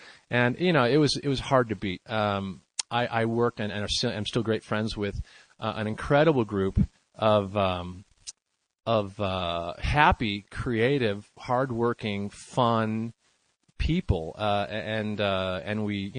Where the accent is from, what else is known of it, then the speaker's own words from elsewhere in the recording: Chicago, Illinois, United States; I grew up outside of Chicago and started working in television in 1980.